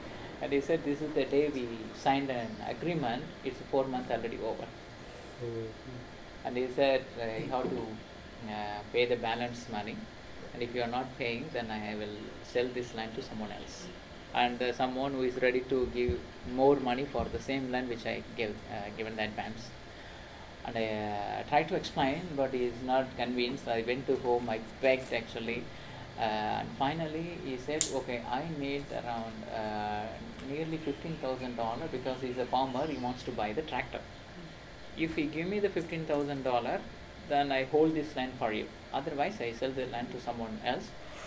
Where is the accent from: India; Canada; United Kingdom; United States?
India; English is a second language; "Are you from India?" I said, "Yes, I'm from India."